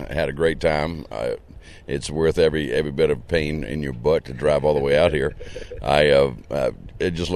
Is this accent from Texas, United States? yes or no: no; Richmond, Virginia, United States; I am from Richmond, Virginia.